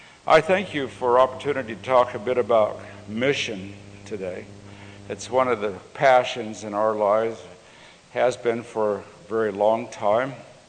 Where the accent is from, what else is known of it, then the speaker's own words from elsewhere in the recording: Fort Lupton, Colorado, United States; And in my hometown of Fort Lupton, Colorado, I understand that you can light the water tap and it'll burn because there's methane gas coming out in my hometown.